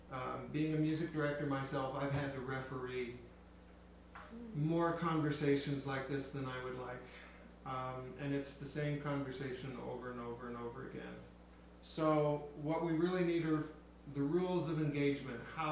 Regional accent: California, United States; And I come from Los Angeles County.

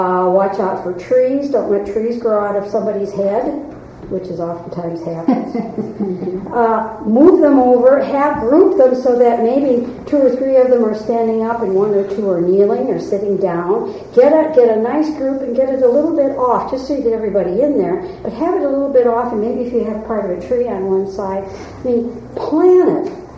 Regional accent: Bellingham, Washington, United States; I'm from Bellingham, and we're right on the Puget Sound, and a lot of ships come in.

